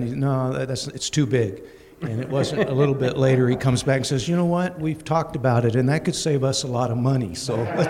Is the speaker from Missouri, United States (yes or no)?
yes; Kansas City, Missouri, United States; born there; I was born in Kansas City, Missouri, and so we immediately linked up.